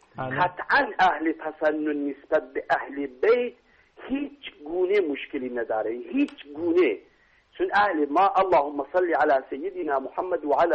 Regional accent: Iran; دوست داری من اهل ایرانم

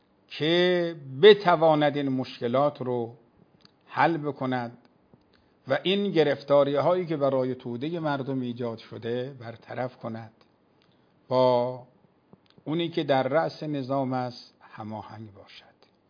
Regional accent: Iran; به عنوان یک ایرانی، به عنوان یک کسی که میخواد در این کشور زندگی کنه،

